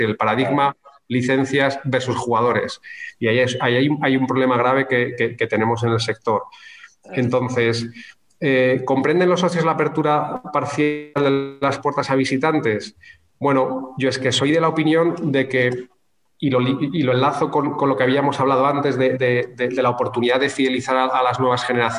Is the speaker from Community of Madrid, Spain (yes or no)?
yes; Madrid, Community of Madrid, Spain; cuando yo estaba en Madrid, yo soy madrileño